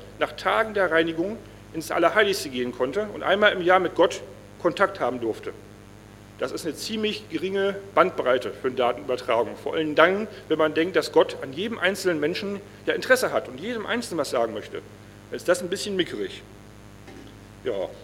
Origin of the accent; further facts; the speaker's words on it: Northern Germany, Germany; Ich als typischer Deutscher bin natürlich sehr vorsichtig an die Sache rangegangen, dann auch Norddeutscher auch noch.